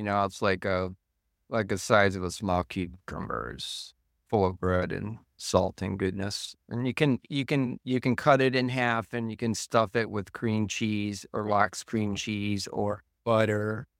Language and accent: English; Seattle, Washington, United States; born there; Born in Seattle, but my mom is Canadian, so I'm Canadian.